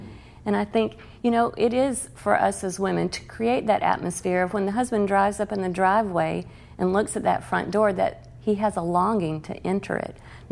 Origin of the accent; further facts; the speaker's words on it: the South, United States; I am from the South, so I'm sure there's a little bit of that Southern hospitality thrown